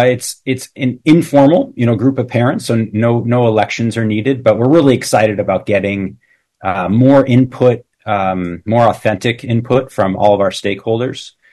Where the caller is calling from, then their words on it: Anchorage, Alaska, United States; I am speaking from Anchorage right now. I was in Palmer and Wasilla the last 4 days at superintendent meetings. So I'm glad I can join you from afar here.